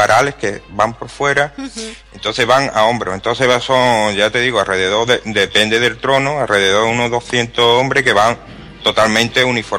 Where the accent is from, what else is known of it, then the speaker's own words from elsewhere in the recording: Málaga, Andalusia, Spain; para mí como malagueño, ¿no?